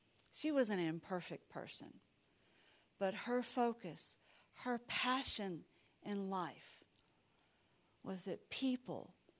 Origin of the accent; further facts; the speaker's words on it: Bloomfield, New Mexico, United States; born there; Because I was born in this country. I was born in Bloomfield, New Mexico.